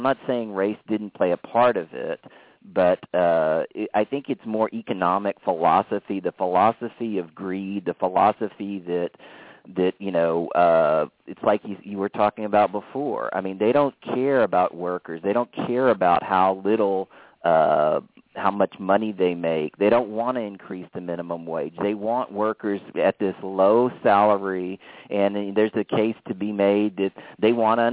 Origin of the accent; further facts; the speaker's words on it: the South, United States; growing up in the South all my life, I've seen a lot of that.